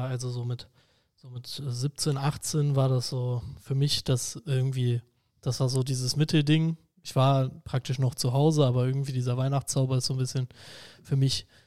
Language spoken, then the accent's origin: German; Hennef, North Rhine-Westphalia, Germany; bei uns in Hennef, wo ich herkomme